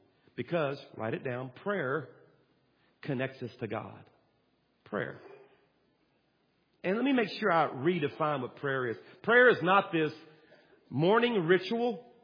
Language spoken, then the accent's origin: English; Louisiana, United States; I'm from Louisiana, so I just took it outside.